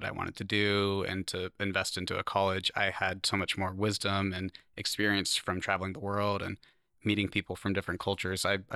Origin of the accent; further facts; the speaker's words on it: Seaside, Oregon, United States; I was born in Seaside at Providence and grew up here. Spent my whole life until I was 18. I graduated from Seaside High School and grew up in the Gearhart area, all in Clatsop County.